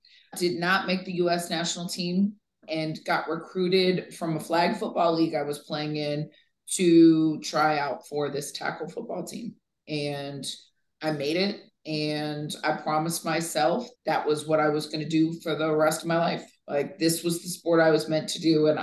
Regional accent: Vero Beach, Florida, United States; Well, I grew up in Vero Beach, Florida.

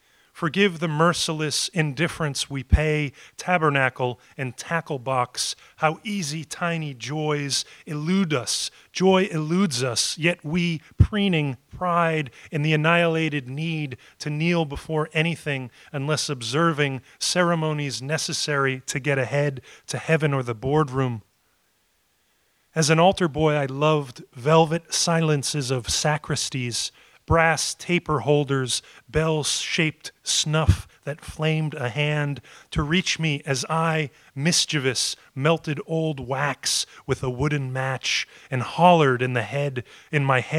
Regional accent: Plymouth, Massachusetts, United States; I'm from Plymouth, Massachusetts, and I'm currently a finalist to be the Poet Laureate of Plymouth, Massachusetts.

